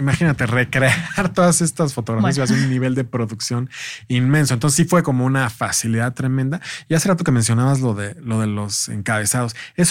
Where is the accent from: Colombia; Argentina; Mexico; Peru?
Mexico; Y creo que como mexicanos, este morbo. Hasta está en nosotros, ahí.